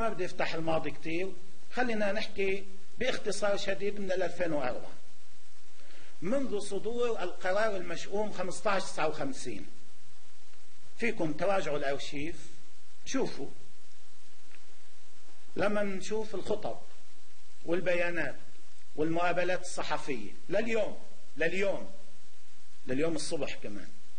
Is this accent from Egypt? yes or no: no; Lebanon; ما نحن كلياتنا لبنانيين وشعب لبناني